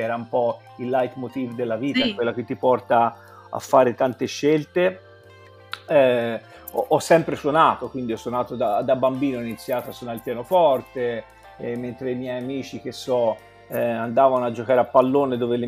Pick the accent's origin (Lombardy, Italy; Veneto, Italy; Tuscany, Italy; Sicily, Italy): Tuscany, Italy; Pisa; now in England, United Kingdom; Sono un toscano doc, sono nato a Pisa e ci sono stato fino a quando non ho cominciato a viaggiare in modo più stabile, ecco.